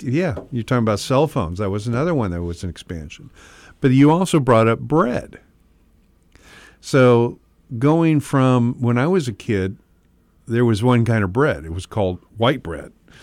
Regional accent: Eugene, Oregon, United States; I grew up in Eugene, Oregon. It was Williams Bakery.

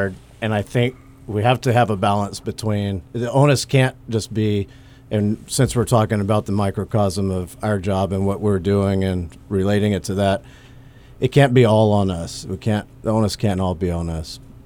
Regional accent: Louisiana, United States; Now, I grew up in Louisiana

